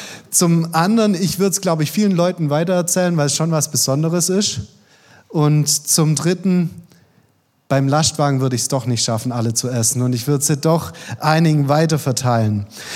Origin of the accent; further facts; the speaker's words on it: Baden-Württemberg, Germany; now in Haiterbach, Germany; Komme ursprünglich aus St. Johann-Würting, das ist auf der Alb, bei Reutling ganz in der Nähe. Genau, also das ist so die Ecke, wo ich herkomme und jetzt aktuell aus Heiterbach.